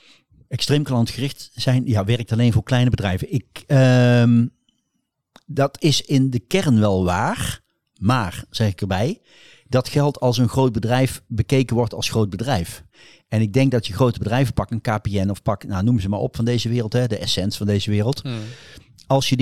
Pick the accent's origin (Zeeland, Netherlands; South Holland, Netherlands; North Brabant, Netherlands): North Brabant, Netherlands; Ik ben Brabander. Marketingman. Heel kort gezegd. Schrijf boeken. Geef presentaties. Ben inmiddels ook redelijk oud. Ik hoop binnenkort 73 te worden.